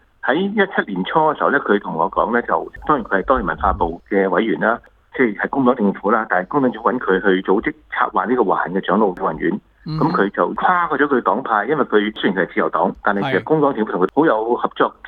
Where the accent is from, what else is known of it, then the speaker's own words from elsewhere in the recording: Australia; 最初我们抱有着一些移民的心态，但现在我们抱有着一个澳洲人的心态，我们澳洲人的一部分来的